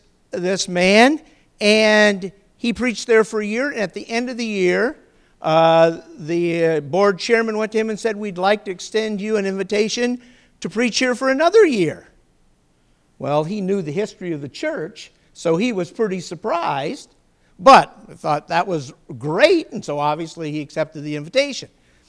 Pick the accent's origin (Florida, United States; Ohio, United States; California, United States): Ohio, United States; Now, I'm from Ohio, and before I came out here, I had not even seen a bean.